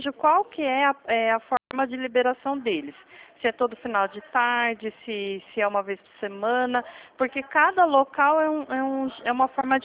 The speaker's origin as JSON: {"language": "Portuguese", "region": "São Paulo", "country": "Brazil", "said": "não estranhe que eu sou de São Paulo, tá bom? Não moro na mesma região"}